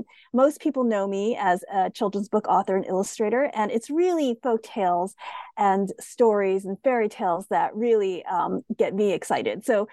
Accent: United States; as I said, I'm Asian American.

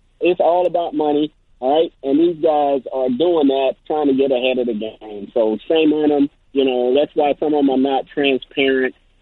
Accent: Montgomery, Alabama, United States; now in Florida, United States; I live in Florida, but I grew up in Montgomery, Alabama.

